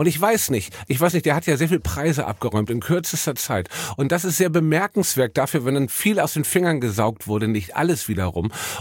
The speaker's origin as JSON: {"language": "German", "country": "Germany", "said": "Und dann auf einmal fragt sie mich, woher komme ich? Ich meine, ich komme aus Deutschland."}